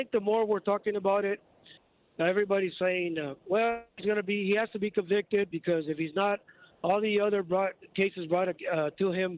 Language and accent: English; McAllen, Texas, United States; I'm a Hispanic from McAllen, and where I live is a Democrat area there in the border, and everybody here is about turning and wanting Trump back.